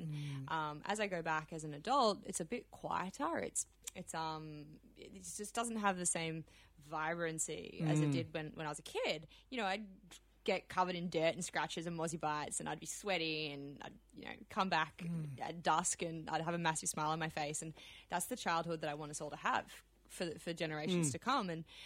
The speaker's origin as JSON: {"language": "English", "town": "Melbourne", "region": "Victoria", "country": "Australia", "tie": "born or raised there", "said": "I'm a southern girl, so I'm from Melbourne. Mm-hmm. And yeah, I grew up in a very different place to where we are now"}